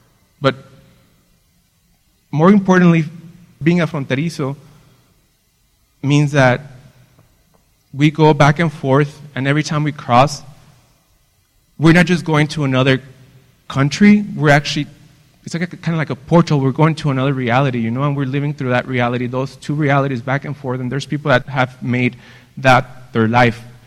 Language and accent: English; Ciudad Juárez, Chihuahua, Mexico; I grew up in Juarez in the 90s, like a kid of NAFTA, hearing stories about women getting murdered.